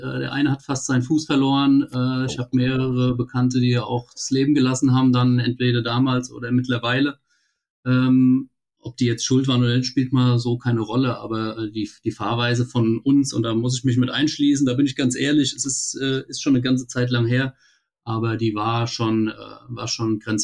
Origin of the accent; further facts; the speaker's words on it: Rhineland-Palatinate, Germany; Ich komme aus Rheinland-Pfalz, dort in der Nähe von Mainz. Da mache ich auch Dienst. Ich bin 33 Jahre alt